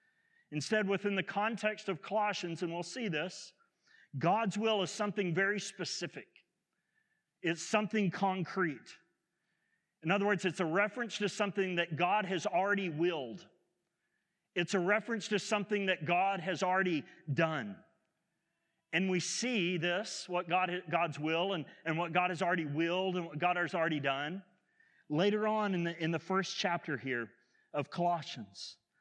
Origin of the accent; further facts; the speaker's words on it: Oklahoma, United States; I'm from Southwest Oklahoma, so let me spell that.